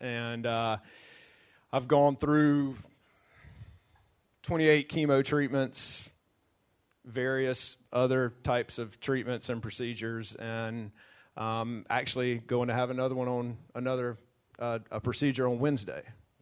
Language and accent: English; Alabama, United States; No, we're from Alabama. I grew up in North Alabama.